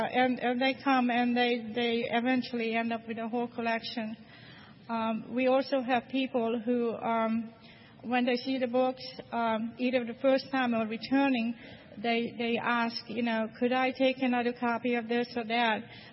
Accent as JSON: {"language": "English", "region": "Florida", "country": "United States", "said": "Yeah, I'm here from Central Florida."}